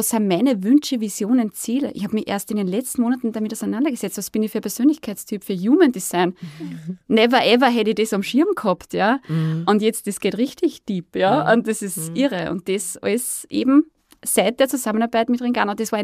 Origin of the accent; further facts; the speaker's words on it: Lower Austria, Austria; ich komme aus Niederösterreich